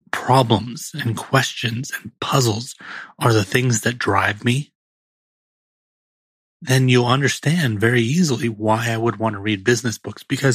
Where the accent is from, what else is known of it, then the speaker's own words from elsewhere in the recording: California, United States; I might just know who they are because I'm from Silicon Valley.